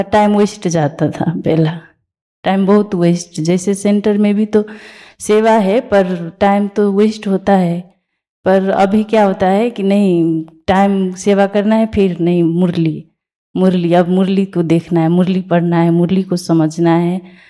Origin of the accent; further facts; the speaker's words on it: Kathmandu, Bagmati, Nepal; मैं काठमांडू नेपाल से हूँ।